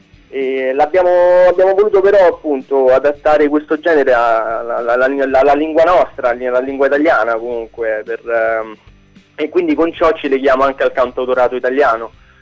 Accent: Rome, Lazio, Italy; Sì, come sapete, siamo di Roma.

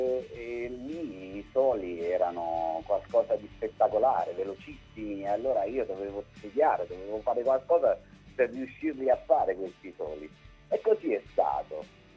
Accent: Abruzzo, Italy; io e un arrangiatore di Pescara, no, delle mie parti

